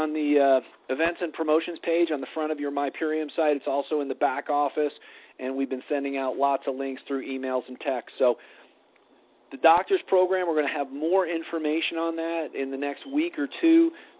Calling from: Colorado, United States; I'm calling in from Colorado this evening

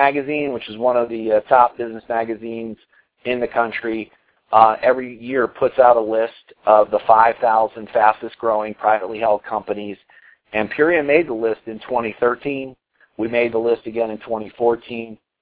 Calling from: Colorado, United States; I'm calling in from Colorado tonight.

